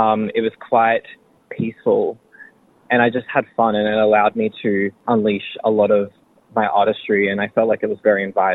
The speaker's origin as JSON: {"language": "English", "region": "Queensland", "country": "Australia", "tie": "born or raised there", "said": "My mob is Embra Mob in the South Sea Islands, and I grew up on Jurumbul Land in central Queensland."}